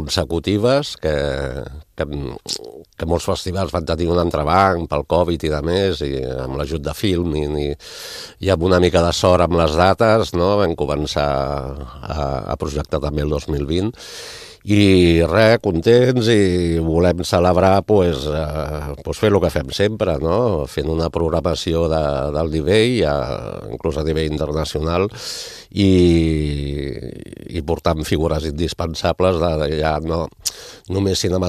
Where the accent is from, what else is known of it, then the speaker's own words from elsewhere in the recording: Catalonia, Spain; now in Ibiza, Spain; jo no sóc eivissenc, sóc català, el venir a viure aquí